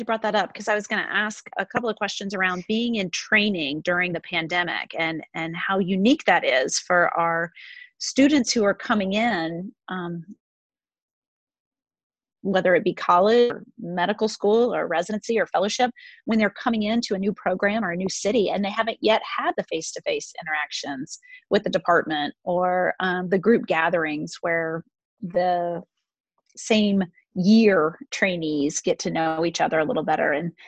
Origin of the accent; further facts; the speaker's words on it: North Carolina, United States; But then the barbecue is pretty famous in the Southeast, and I'm from North Carolina, so we have a big reputation for barbecue.